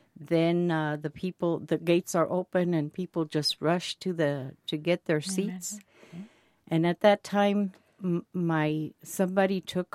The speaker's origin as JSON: {"language": "English", "town": "Yuma", "region": "Arizona", "country": "United States", "tie": "born or raised there", "also_born_or_lived": "Tucson", "said": "I was born in Tucson, Arizona, but when I was like a month old, my mom and dad got married in Tucson. They moved to Yuma."}